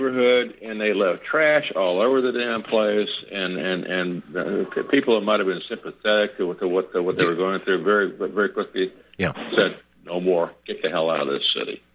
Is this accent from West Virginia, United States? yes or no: no; Lafayette, Louisiana, United States; We lived in Lafayette, Louisiana for a number of years. That's my hometown.